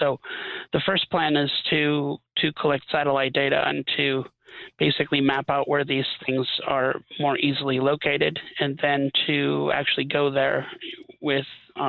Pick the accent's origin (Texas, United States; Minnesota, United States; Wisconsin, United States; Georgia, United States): Wisconsin, United States; You know, I'm from Wisconsin. I've heard of cow tipping, but you don't mutilate them.